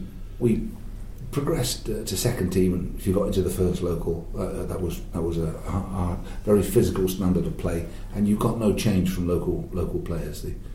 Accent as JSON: {"language": "English", "town": "Maidenhead", "region": "South East England", "country": "United Kingdom", "tie": "born or raised there", "also_born_or_lived": "Gloucester", "said": "No, I was born in Maidenhead, a war baby, 1945, and I came to Gloucester when I was about 12."}